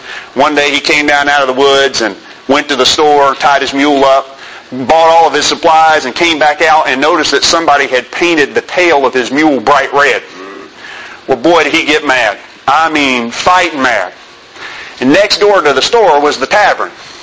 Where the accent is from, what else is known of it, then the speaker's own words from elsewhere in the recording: Georgia, United States; now in Tennessee, United States; Well, I mentioned I'm from Georgia. I grew up in South Georgia near Savannah. In that area on the coast. And when I moved up here to Tennessee